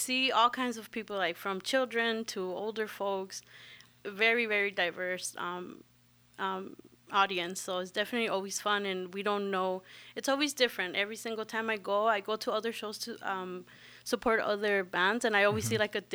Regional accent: Los Angeles, California, United States; Yes. My parents are from Mexico. I'm from Los Angeles.

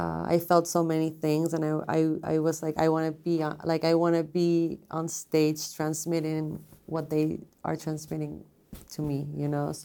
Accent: Tijuana, Baja California, Mexico; Well, I'm from Tijuana, and I think that Tijuana has the best tacos in the world.

